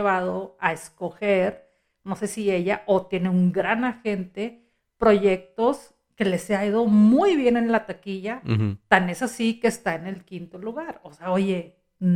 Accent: Mexico; porque los mexicanos somos, pues, albureros, le buscamos el doble sentido a todo

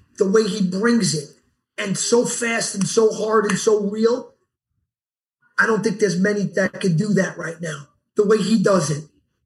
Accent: Yonkers, New York, United States; I'm from Yonkers. That's the next city.

